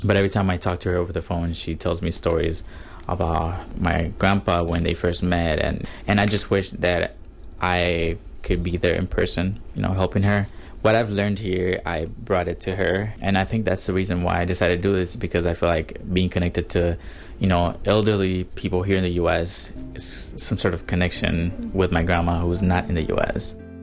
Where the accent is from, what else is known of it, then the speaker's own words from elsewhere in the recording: Honduras; now in United States; I grew up with her in Honduras. I was born and raised, you know, in her home, and she, you know, she raised me.